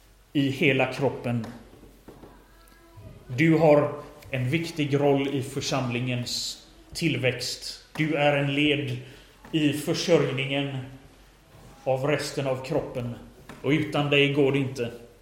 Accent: Sweden; born there; Jag föddes som medlem i svenska kyrkan. Bara för att jag var född i Sverige så var jag kristen och född i svenska kyrkan.

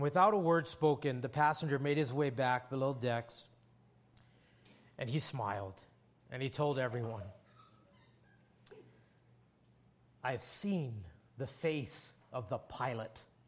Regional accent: Hawaii, United States; And I grew up in Hawaii, and he spent a lot of time in Hawaii. And I'm Hawaiian. I was born and raised on those little rocks in the Pacific

